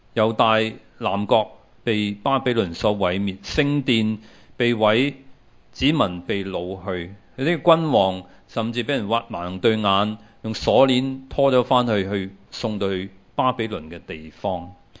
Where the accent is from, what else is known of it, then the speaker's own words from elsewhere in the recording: China; 我們國家我們不是以色列人，我們是中國人。